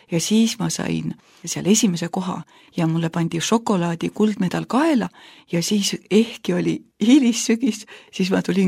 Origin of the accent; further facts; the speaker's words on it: Tapa, Lääne-Viru County, Estonia; 5-aastaselt hakkas siis laste muusikakoolis see asi pihta Tapal, kus oli minu sünnikodu ja minu pere elas.